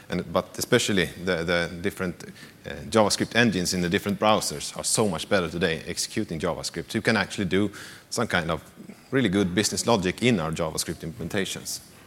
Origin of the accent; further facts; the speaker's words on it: Sweden; I'm from Sweden, consultant there.